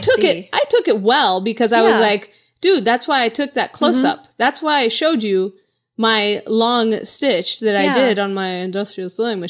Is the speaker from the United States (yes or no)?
no; Colombia; in Colombia, where I'm from Colombia